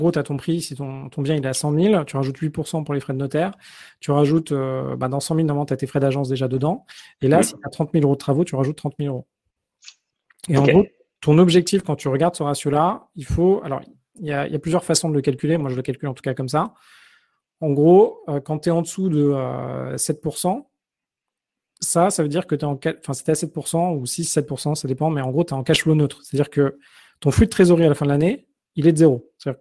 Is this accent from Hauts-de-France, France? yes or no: no; Paris, Île-de-France, France; Moi, j'ai grandi à Paris, etc.